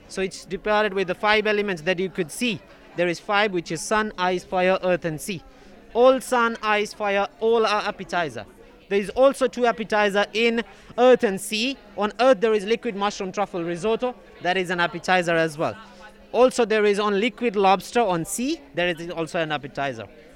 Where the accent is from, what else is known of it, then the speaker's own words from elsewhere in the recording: India; I'm from India